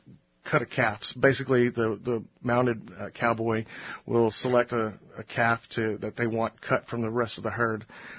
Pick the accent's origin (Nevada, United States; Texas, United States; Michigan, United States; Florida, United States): Texas, United States; Houston; It was something that I grew up in Houston. So we had the Houston Livestock Show and Rodeo, and that was a huge part of our culture.